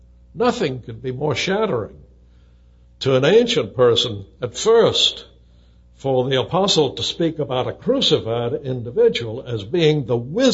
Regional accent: the South, United States; because I'm a Southerner.

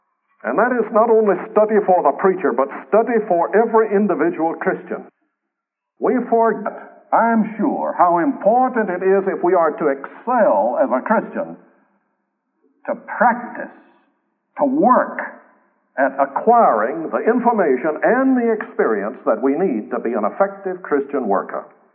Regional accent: the South, United States; My contradiction, one of them is that I'm a Southerner, but I was always a Yankee fan in baseball for many years.

